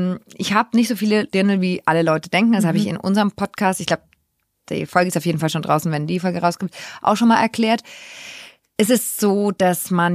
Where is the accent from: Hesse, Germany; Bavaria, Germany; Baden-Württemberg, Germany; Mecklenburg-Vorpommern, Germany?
Bavaria, Germany; ich komme aus Franken, ganz kurz, möchte ich mal ganz kurz betonen. Das ist Bayern offiziell, aber wir sind ein bisschen anders als die Bayern. Also wir sind nicht mit so viel Tradition wie vielleicht hier in der ländlichen Umgebung groß geworden.